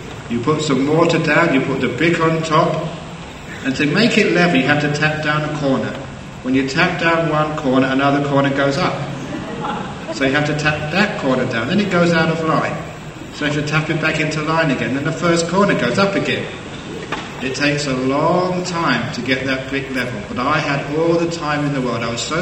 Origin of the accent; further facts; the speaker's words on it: London, United Kingdom; To explain it, I give a story from my own life growing up in London.